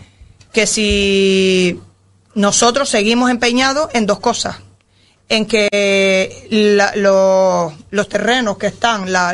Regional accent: Canary Islands, Spain; que somos ciudadanos canarios

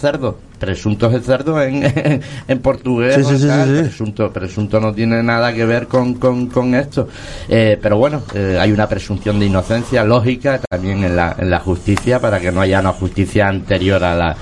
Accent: Canary Islands, Spain; un montón de palabras como fleje, tal, que nos identifican como canarios, ¿no?

